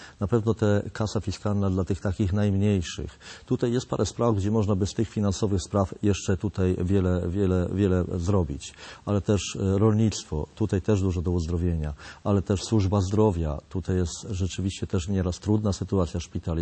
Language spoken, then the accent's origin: Polish; Jaszczany, Subcarpathian Voivodeship, Poland; W Jaszanach, w mojej miejscowości